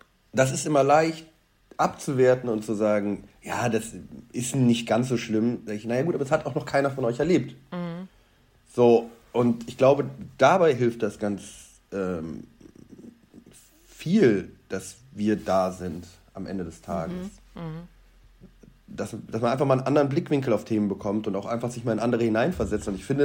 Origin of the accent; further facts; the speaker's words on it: Iran; Nein, wir sind keine Araber. So, wir sind das persische Volk. Wir haben vielleicht noch eine Nähe zu Afghanistan, aber dann wird es auch langsam dünner, sozusagen.